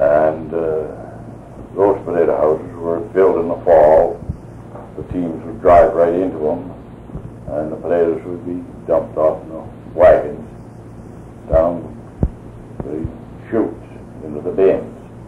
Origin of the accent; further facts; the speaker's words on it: Prescott, Arizona, United States; also born or lived in Ashland; I was born in Ashland, but my father moved to Prescott when I was about 4 years old, and I was educated. Prescott schools, went to the grammar school there, the old training school, then through high school in Prescott.